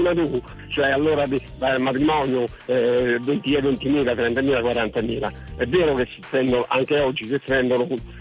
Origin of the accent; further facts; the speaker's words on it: Lazio, Italy; Io sono della provincia di Roma, sono di Cipri, okay. Ho 80 anni